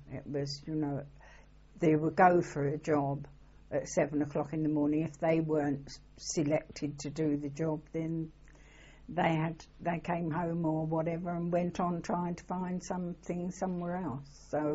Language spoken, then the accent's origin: English; Camden, London, United Kingdom; I came from around that area, yes.